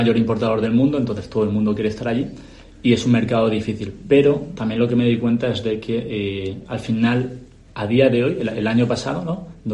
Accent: Casinos, Valencian Community, Spain; Yo, como dices, soy valenciano, soy de aquí de un pueblecito pequeño de Valencia, de Casinos

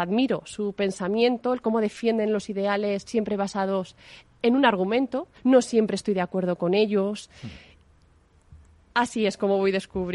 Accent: Honrubia, Castilla-La Mancha, Spain; Yo vengo de Honrubia, de un pueblecito de Cuenca, y sé lo que han trabajado mis padres para que yo pueda estudiar matemáticas.

